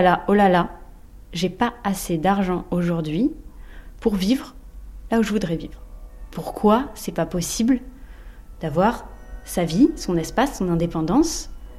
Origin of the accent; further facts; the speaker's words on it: Le Pré-Saint-Gervais, Île-de-France, France; C'est juste que le Pré-Saint-Gervais, c'est ma ville natale. Non, c'est ma ville d'enfance. C'est la ville dans laquelle mes parents vivent.